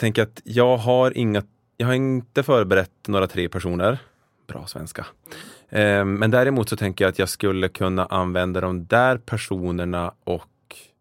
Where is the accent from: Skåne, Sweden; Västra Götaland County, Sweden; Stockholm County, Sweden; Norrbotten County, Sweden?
Norrbotten County, Sweden; Kalix; Alltså grejen är att jag växte upp i Kalix.